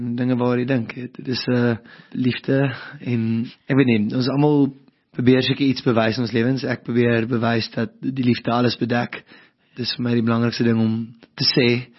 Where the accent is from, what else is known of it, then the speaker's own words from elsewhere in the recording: Paarl, Western Cape, South Africa; Toe ek klein was in die Parel het ons kalfvoet rugby gespeel in 3 dae in die winter.